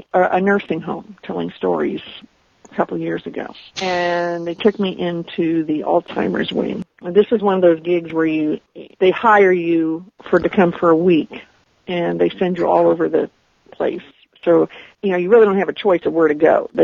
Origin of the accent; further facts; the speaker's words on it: Topeka, Kansas, United States; I also have a couple of personal stories I tell about growing up in Topeka, especially with my brothers.